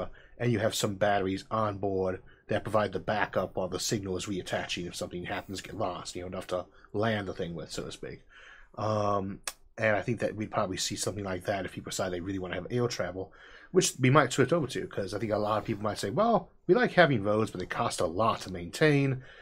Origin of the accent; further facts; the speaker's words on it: Midwest, United States; I come from the Midwest, and I'm in a rural area